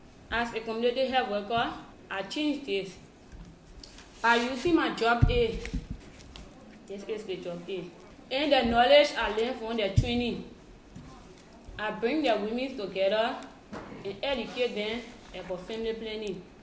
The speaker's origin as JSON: {"language": "English", "region": "River Cess County", "country": "Liberia", "said": "I'm from Rosas County in Liberia. I am a community health worker. I live in a far off community"}